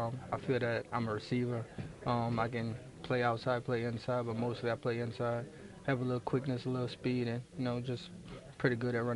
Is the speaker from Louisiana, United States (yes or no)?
yes; New Orleans, Louisiana, United States; I'm from New Orleans, about 20 minutes out. I've been working out at my high school mainly.